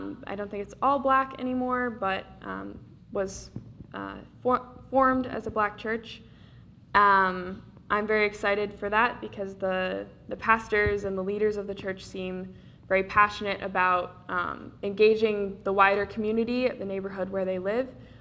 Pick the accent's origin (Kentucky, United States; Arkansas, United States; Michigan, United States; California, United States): Michigan, United States; Kalamazoo; I am from Kalamazoo, Michigan. I went to Kalamazoo College.